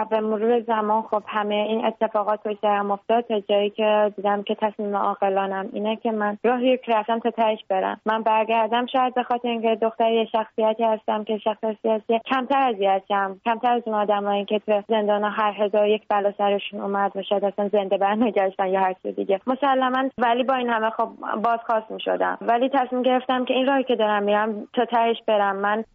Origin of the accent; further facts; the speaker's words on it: Iran; من به عنوان یه ایرانی از خودم شرمنده‌ام